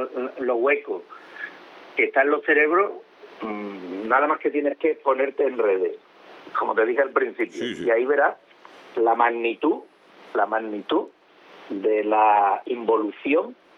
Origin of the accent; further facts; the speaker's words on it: Spain; yo llevo banderas de España porque tuve la suerte de nacer en España y sigo siendo español, le pese a quien le pese, ¿no? Además, ya con más años que árboles hay en un bosque